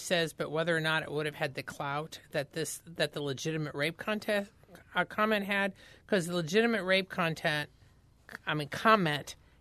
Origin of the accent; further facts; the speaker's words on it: Indiana, United States; Yes. Well, I grew up in Indiana. Yes.